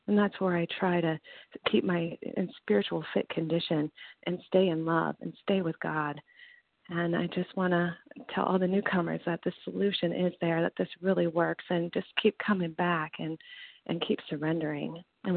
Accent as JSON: {"language": "English", "region": "Minnesota", "country": "United States", "said": "I'm from Minnesota"}